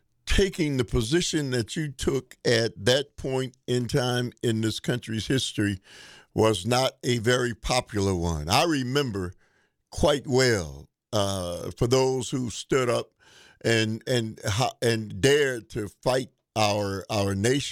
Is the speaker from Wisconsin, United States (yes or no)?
yes; Milwaukee, Wisconsin, United States; I grew up in Milwaukee as a young man. I lived through those times in that era.